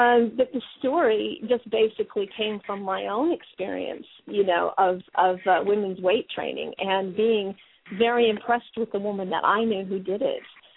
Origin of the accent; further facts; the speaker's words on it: United States; now in United Kingdom; because I'm obviously American living in the UK, and I've lived here for a long